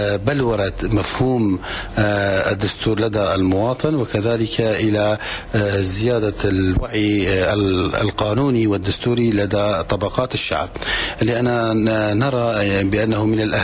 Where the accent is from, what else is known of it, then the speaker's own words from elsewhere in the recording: Iraq; وهي هذه الفترة التي نحن كعراقيين بصدد كتابة دستور دائم للعراق